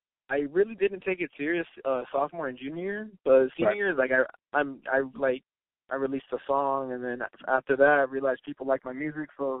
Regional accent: West Coast, United States; I grew up on West Coast, but I personally like East Coast rap.

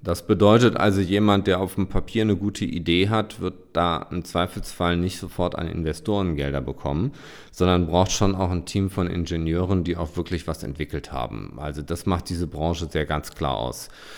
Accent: Germany; Und ich finde es wichtig, dass wir als Deutsche mit dabei sind.

